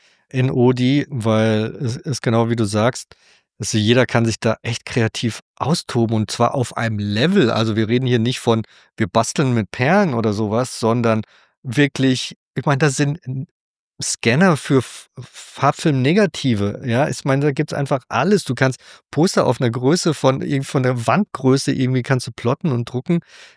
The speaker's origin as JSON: {"language": "German", "country": "Germany", "said": "dass ich nicht von hier bin und fragen mich, wo ich herkomme. Und ich sage, ich komme aus Deutschland."}